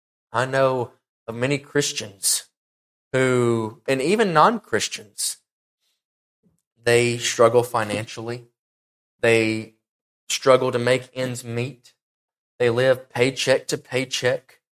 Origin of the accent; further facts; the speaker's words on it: Tennessee, United States; now in Texas, United States; You know, I'm from Tennessee. We get winters every year, unlike Texas.